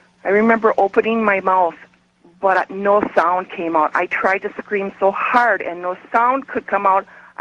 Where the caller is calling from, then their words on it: Oshkosh, Wisconsin, United States; I'm calling from Oshkosh, Wisconsin.